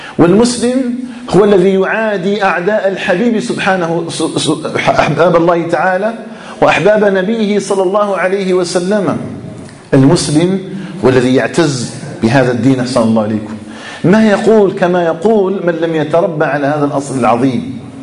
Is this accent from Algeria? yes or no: yes; Algeria; أسأله جل وعلا سبحانه أن يجعل بلدنا الجزائر آمنا مطمئنا